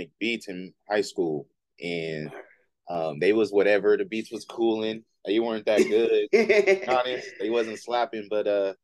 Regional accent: Oakland, California, United States; also born or lived in San Francisco; Yeah, I'm from Oakland. So born in San Francisco, raised in Oakland. Also raised in everywhere in the Bay too.

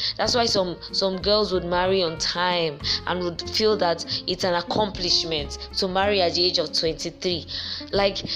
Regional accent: Nigeria; English is a second language; I'm a Nigerian. I have a right to speak bad grammar anytime, any day. I'm being a true Nigerian. Yes. After all, Britain or British or English is not my language.

